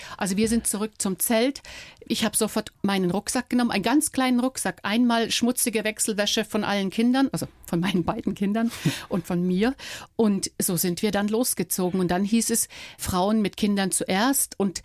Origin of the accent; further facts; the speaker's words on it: Dresden, Saxony, Germany; Wir sind auch beispielsweise durch Dresden, durch meine Heimatstadt ganz, ganz langsam gefahren.